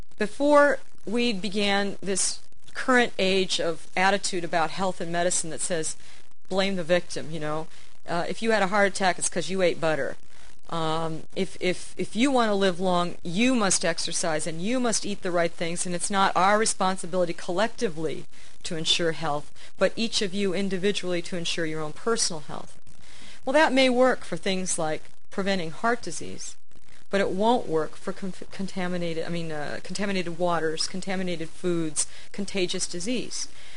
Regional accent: New York City, New York, United States; In my hometown in New York City, we're looking at about 38% successfully immunized

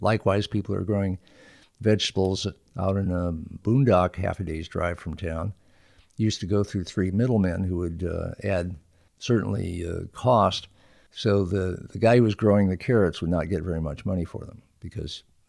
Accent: Rockford, Illinois, United States; I grew up in Rockford, Illinois, a city of 100,000 then, and I think it's about 100,000 now.

